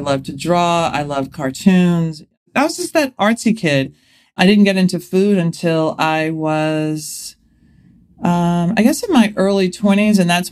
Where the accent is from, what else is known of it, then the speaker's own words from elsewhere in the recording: Nashville, Tennessee, United States; I grew up in Nashville, and I was born in 1964, so I am a late baby boomer. And okay. I think that says a lot about who I am, growing up in Middle Tennessee.